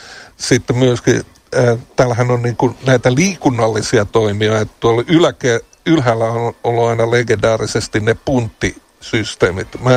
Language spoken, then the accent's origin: Finnish; Helsinki, Uusimaa, Finland; Se kuulostaa hyvältä lapsuuteni täällä ja nuoruuteni Töölössä viettäneenä, niin täällä oli aina tekemistä